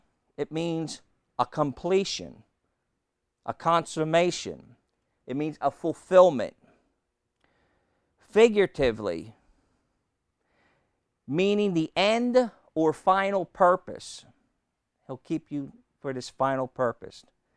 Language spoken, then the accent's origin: English; United States; born there; Legally, I am a citizen of the United States. I was born in the United States.